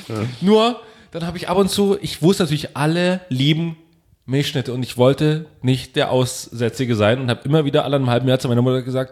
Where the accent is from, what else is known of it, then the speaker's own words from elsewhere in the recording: Saxony, Germany; Bei uns in Sachsen ist Moncherie.